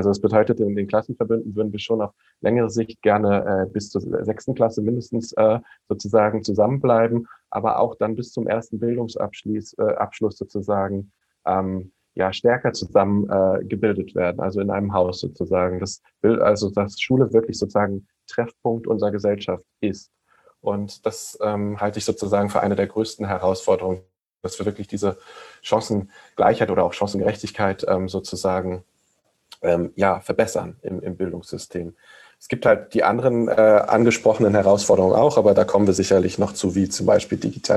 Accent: Mainz, Rhineland-Palatinate, Germany; Ich komme aus Mainz, also der Landeshauptstadt von Rheinland-Pfalz, bin 36 Jahre alt.

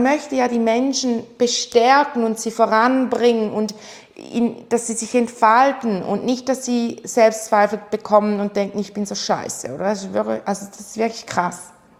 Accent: Switzerland; Bei uns in der Schweiz ist ja eine 4 genügend.

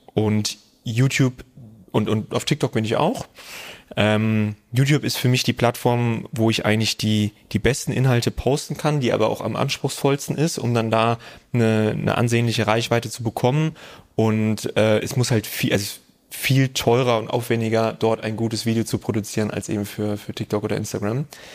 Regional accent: Hofheim am Taunus, Hesse, Germany; in meinem Heimatort in der Nähe von Frankfurt, Hofheim heißt es, am Taunus

